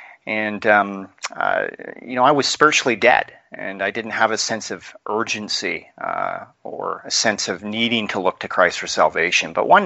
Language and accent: English; Victoria, British Columbia, Canada; Yeah, that's right. They were actually immigrants from Britain in the 1960s.